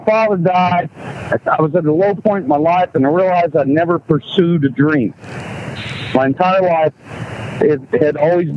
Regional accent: Daytona, Florida, United States; First of all, I grew up in Daytona, Florida, and so NASCAR has always been

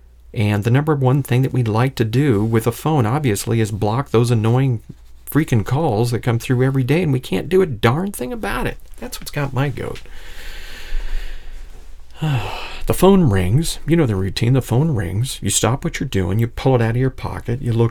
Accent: West Palm Beach, Florida, United States; And like I said, spinning records in an adult nightclub in West Palm Beach? My God, that's my hometown.

